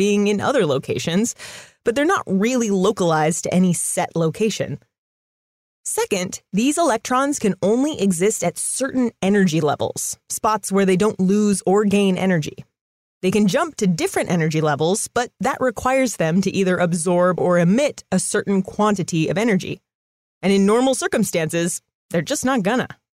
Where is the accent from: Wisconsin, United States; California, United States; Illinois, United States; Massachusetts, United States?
California, United States; I'm from California. I say Colorado.